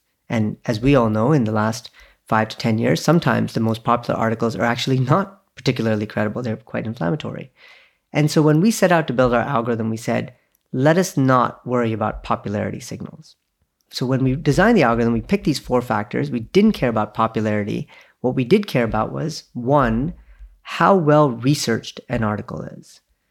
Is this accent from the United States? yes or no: no; Canada; I grew up in Canada, and I loved the job